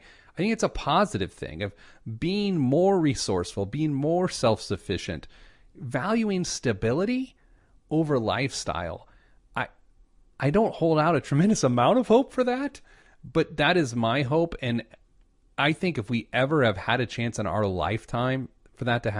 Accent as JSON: {"language": "English", "region": "Midwest", "country": "United States", "said": "I'm still a Midwesterner"}